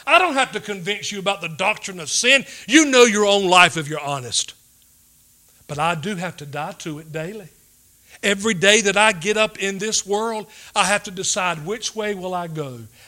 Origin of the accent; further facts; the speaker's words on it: North Carolina, United States; Growing up on a tobacco farm, as a teenager, when I would come in from the fields in the farmhouse, I grew up in Martin County.